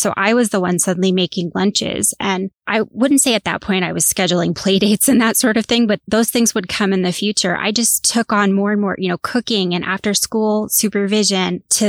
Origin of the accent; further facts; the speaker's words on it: United States; A lot of years, we would all of us drive to Florida, which I grew up on the Northeast coast.